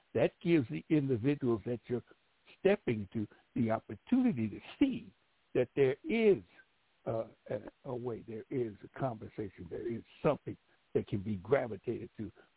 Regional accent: San Francisco, California, United States; I grew up in San Francisco, as you guys know, and I grew up in the church in San Francisco.

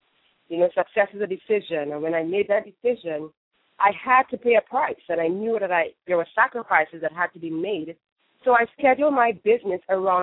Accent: Trinidad & Tobago; In my home country, Kamala Prasad Bisesa is the first time a woman has been elected to that office in my country.

